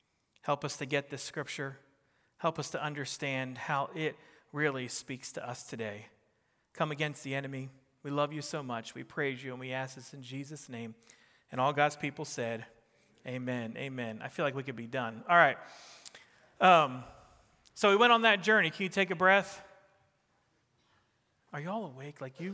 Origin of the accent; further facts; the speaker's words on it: New Jersey, United States; accent: Jersey; and so she's all trying to correct my Jersey accent.